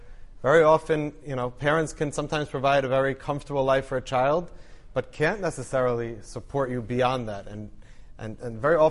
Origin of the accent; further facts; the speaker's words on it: Bergenfield, New Jersey, United States; I'm from Bergenfield, but we'll leave that for now.